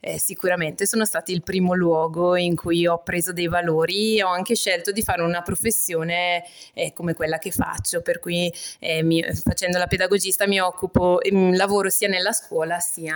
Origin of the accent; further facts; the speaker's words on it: Brescia, Lombardy, Italy; born there; Allora, sono nata a Brescia